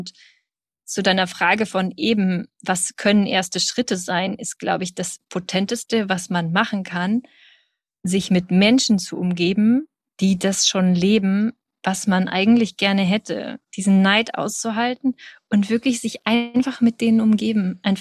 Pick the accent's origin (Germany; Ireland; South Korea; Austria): Germany; wenn ich gesagt habe, hey, ja, ich bin aus Deutschland, ich mich ein Stück weit stolz darauf gefühlt habe.